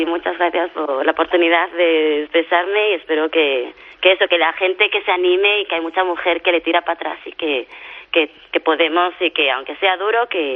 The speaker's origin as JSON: {"language": "Spanish", "region": "Galicia", "country": "Spain", "said": "como gallega, pues la morriña que siempre te entra de la tierra."}